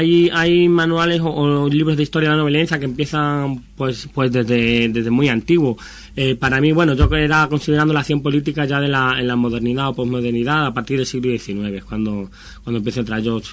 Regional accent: Extremadura, Spain; also born or lived in Madrid; al abandonar Madrid ya no estoy en un colectivo como el que estaba, estoy en mi pueblo, en Extremadura, en la comarca de la Vera.

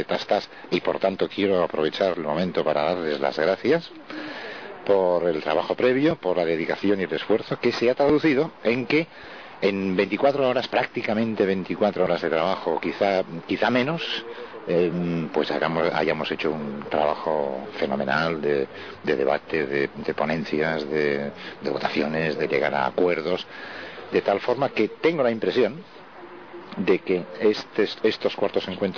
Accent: Barcelona, Catalonia, Spain; de Barcelona, vengo de Barcelona, de Cataluña

